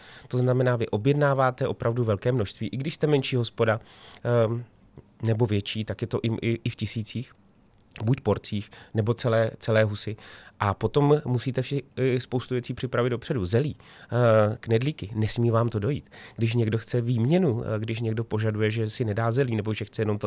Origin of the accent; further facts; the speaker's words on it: Prague, Czechia; takže já třeba si dám u nás v Praze, pak si dám v Plzni a pak jdu na Šumavu